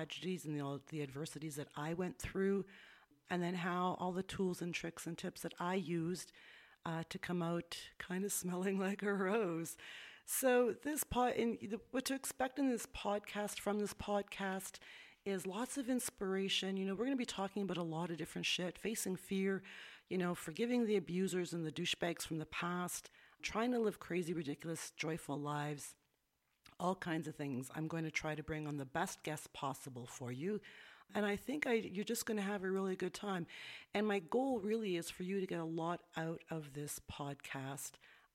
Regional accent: Canada; now in Guatemala; I am a Canadian expat currently living in Guatemala.

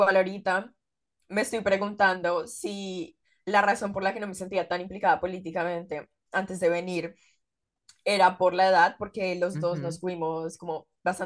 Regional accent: Colombia; moved away; siendo que los dos somos colombianos, pero ninguno está viviendo en Colombia y aún así guardamos como este vínculo bien grande con Colombia.

